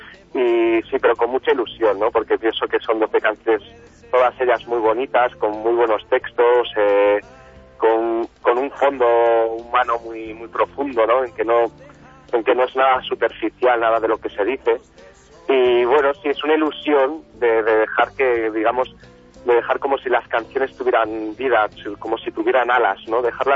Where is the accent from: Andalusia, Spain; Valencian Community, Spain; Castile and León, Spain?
Castile and León, Spain; Burgos; digamos que soy de Burgos, de Castilla y León, y es un poco el volver a empezar, ¿no?